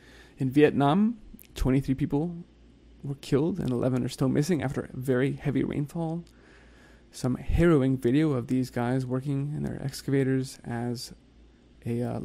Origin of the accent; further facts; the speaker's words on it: Texas, United States; This is a few weeks ago now, but I'm from North Texas.